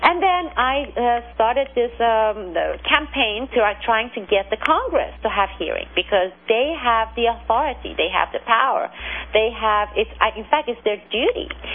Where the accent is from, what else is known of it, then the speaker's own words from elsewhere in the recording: Turkey; also born or lived in Azerbaijan / Iran; I have lived in both countries. I'm from Turkey. My father was half Iranian, and I have lived in Turkey, Azerbaijan, and Iran in three countries.